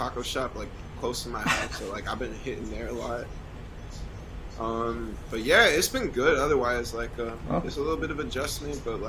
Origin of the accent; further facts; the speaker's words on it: San Diego, California, United States; now in Los Angeles, United States; I'm a rapper from San Diego, California. Just moved up to LA pretty recently, so yeah.